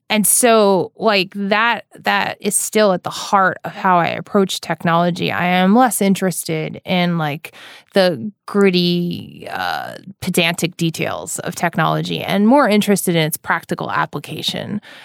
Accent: New York, United States; So especially in the East Coast, which is where I'm from New York

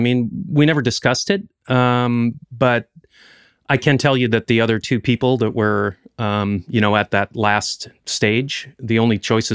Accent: Iowa, United States; I grew up in Iowa, went to University of Northern Iowa

